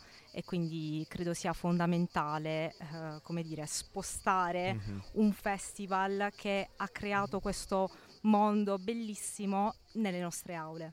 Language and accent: Italian; Bari, Apulia, Italy; Da Bari e studio a Bari.